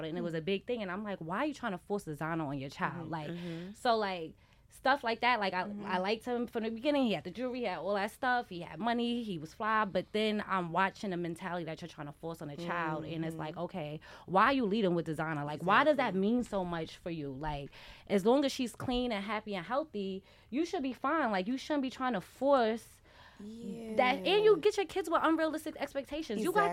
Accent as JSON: {"language": "English", "region": "New York", "country": "United States", "said": "I'm from New York."}